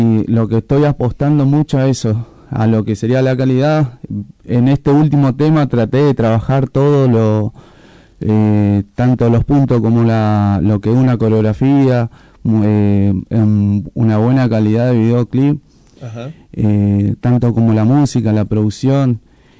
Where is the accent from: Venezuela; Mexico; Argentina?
Argentina; Misiones; now in Río Grande, Argentina; hace 10 años que estoy acá en Río Grande, soy de Misiones.